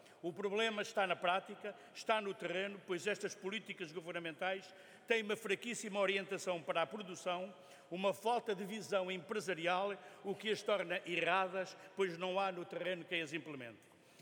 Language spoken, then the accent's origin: Portuguese; Pedrógão Grande, Leiria, Portugal; depois dos incêndios de 2017 na região de Pedrógão Grande, a minha terra